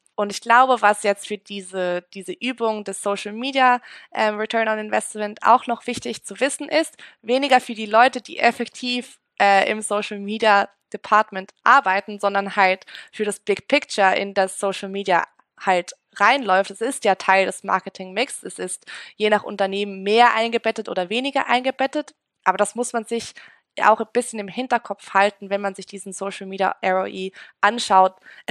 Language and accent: German; Zurich, Switzerland; accent: Swiss; now in Copenhagen, Denmark; Ja, ich kann auch meinen Schweizer Akzent bisschen, auspacken. Aber ich habe dennoch hart daran gearbeitet, den loszuwerden.